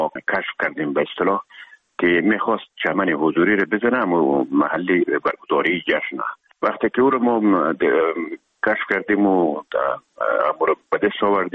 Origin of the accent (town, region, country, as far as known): Herat, Afghanistan; now in Kabul, Afghanistan